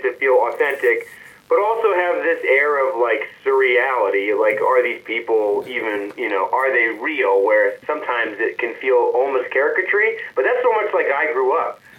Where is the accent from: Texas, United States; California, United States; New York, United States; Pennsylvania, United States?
California, United States; my hometown in Northern California, north of Sacramento.